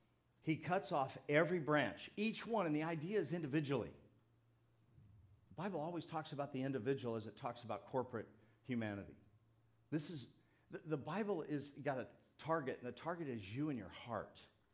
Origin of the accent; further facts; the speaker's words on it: California, United States; I grew up in the South Bay.